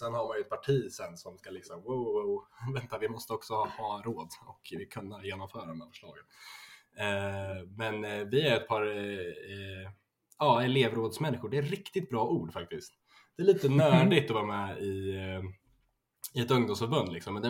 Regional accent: Örebro, Örebro County, Sweden; Jag är väl en 19 år gammal kille. Född och uppvuxen i Örebro.

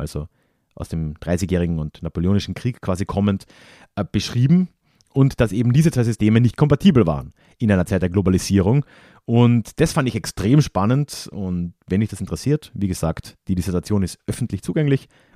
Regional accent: Lenggries, Bavaria, Germany; Ich komme aber aus Lenggries in Oberbayern

